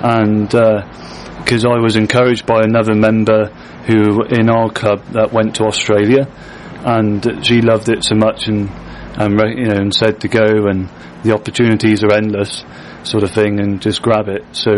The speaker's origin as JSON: {"language": "English", "region": "South West England", "country": "United Kingdom", "said": "Well, yeah … I'm from Cornwall in England."}